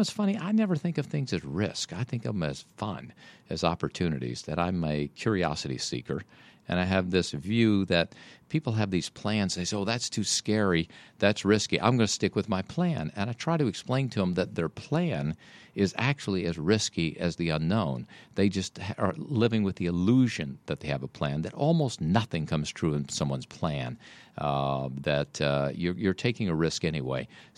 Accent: Mississippi, United States; I grew up in Mississippi in the 1960s when the Civil Rights Movement was in full bloom and was really the hotbed of change in the South.

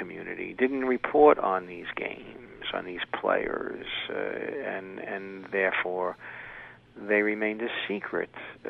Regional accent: New York, United States; also born or lived in South, United States; And I grew up in New York, but lived in the South for 10 years from the late 60s to the 70s.

